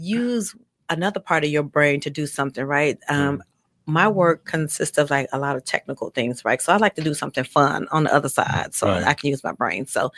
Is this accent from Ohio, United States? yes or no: no; Muskegon Heights, Michigan, United States; because I wasn't born in Detroit. I wasn't born in Grand Rapids. I was like, I'm literally from Muskegon Heights.